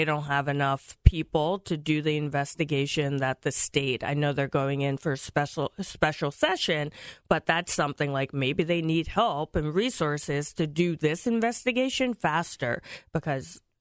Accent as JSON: {"language": "English", "region": "New Jersey", "country": "United States", "also_born_or_lived": "New York City", "lives_now": "Connecticut, United States", "said": "Long story. I went to college in New York City. I lived in New York for about 20 years. Then I went back to Jersey, like all New Yorkers who want a yard."}